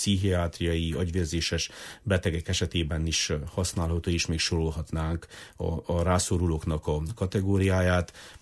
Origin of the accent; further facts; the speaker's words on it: Transylvania, Romania; én büszke vagyok, hogy erdélyi magyarként ezt jól csináltuk most is